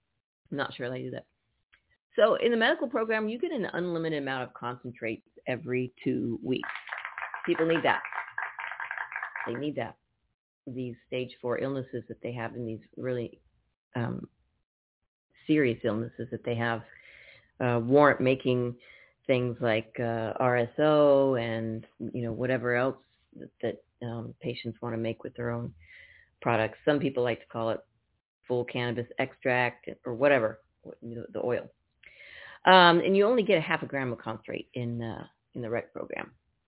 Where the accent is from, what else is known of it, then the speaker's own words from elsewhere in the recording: Napa, California, United States; Some people said I had an accent. They're like, where are you from? I'm from Napa, of all places. I don't think Napa has an accent, except for Valley Girl, right?